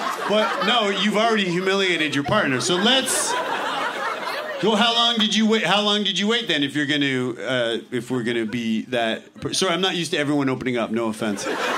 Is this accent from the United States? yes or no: no; Canada; I'm Canadian, but what's that?